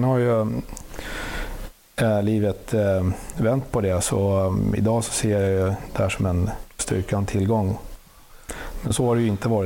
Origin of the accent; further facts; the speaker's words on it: Southern Tanzania, Tanzania; när jag var 8 år så flyttade jag hemifrån till en internatskola i på en hög platå i södra Tanzania, precis intill Livingstonia-bergen i Malawi. Där växte jag upp i 7 år.